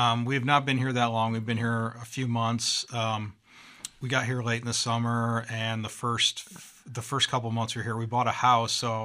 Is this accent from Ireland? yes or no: no; Detroit, Michigan, United States; I'm a Midwestern kid. I'm from the Detroit area.